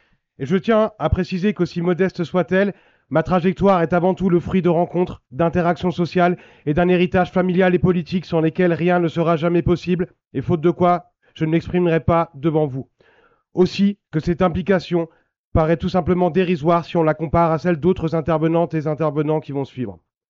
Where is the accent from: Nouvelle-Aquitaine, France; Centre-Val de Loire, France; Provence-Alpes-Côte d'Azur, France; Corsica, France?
Centre-Val de Loire, France; Orléans; Issu de la classe moyenne, j'ai grandi à Orléans, dans un quartier populaire cosmopolite